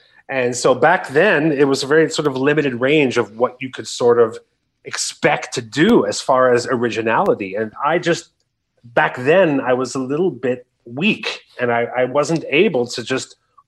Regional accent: Canada; no, I'm Canadian with a very boring name

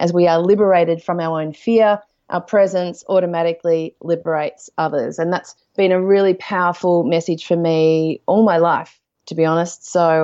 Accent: Melbourne, Victoria, Australia; I'm from Melbourne. I'm in my mid-40s. I'm about to turn 45. I'm a mum of three boys aged 5, 9, and 12.

